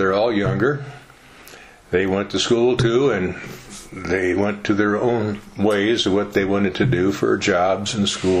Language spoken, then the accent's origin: English; Manning, Iowa, United States; Well, I was born and raised in Manning, Iowa. It's about 80 miles west of Des Moines, and about 1,500 people, about the same size Farley is or Epworth